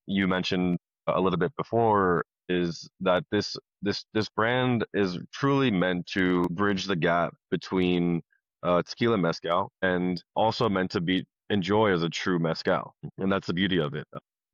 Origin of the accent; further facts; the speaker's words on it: Miami, Florida, United States; I'm born and raised in Miami, Florida. I'm currently actually up in the mountains of North Carolina visiting my parents.